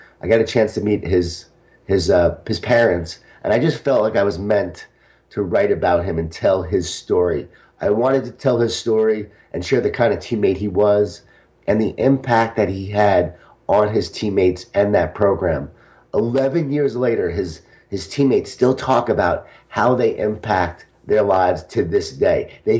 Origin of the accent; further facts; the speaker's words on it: Smithtown, New York, United States; I was a high school athlete in Long Island, New York. I grew up in Smithtown, New York, Jewish Italian family, a lot of food, a lot of guilt, a lot of wine, a lot of whining